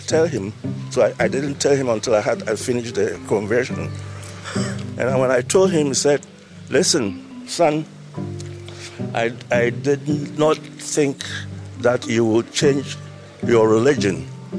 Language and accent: English; Ghana; moved away as an adult; now in Israel; Ghana, West Africa.